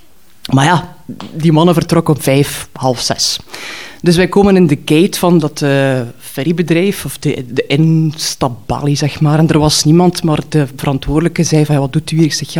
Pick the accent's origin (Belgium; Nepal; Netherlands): Belgium; Knokke, West Flanders; hoe ik naar de papierwinkel of papierzaak in Knokke stapte, waar ik ben opgegroeid.